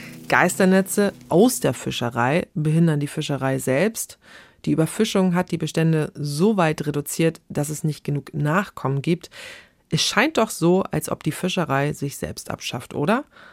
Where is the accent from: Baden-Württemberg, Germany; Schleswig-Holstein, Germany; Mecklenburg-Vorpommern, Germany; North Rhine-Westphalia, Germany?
Schleswig-Holstein, Germany; Neustadt in Holstein; ich komme aus Schleswig-Holstein, ganz konkret Neustadt in Holstein.